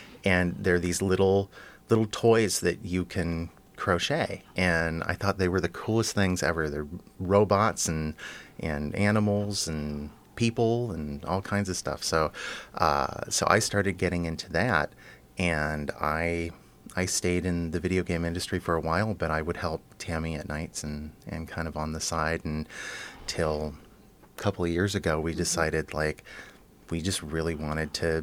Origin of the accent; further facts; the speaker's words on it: Illinois, United States; also born or lived in Michigan; So so I grew up in Illinois on the Mississippi River